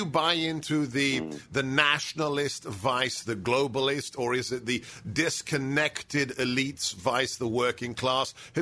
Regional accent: London, United Kingdom; I grew up in England, born in England, grew up in London

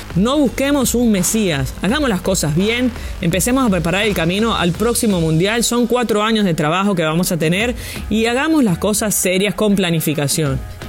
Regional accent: Venezuela; siendo venezolano, lamentablemente, te van a pitar falta

